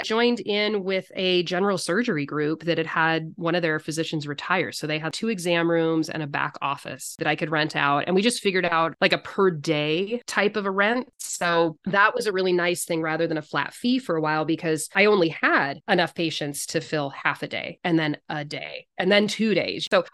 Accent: California, United States; also born or lived in Chicago; I grew up in Northern California. I did my residency and my schooling in Chicago.

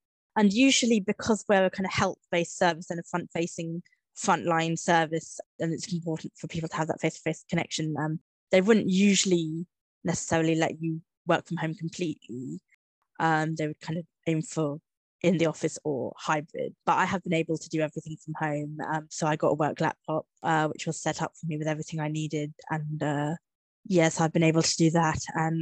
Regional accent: United Kingdom; as a British disabled student, I'm eligible and do receive disabled students allowance.

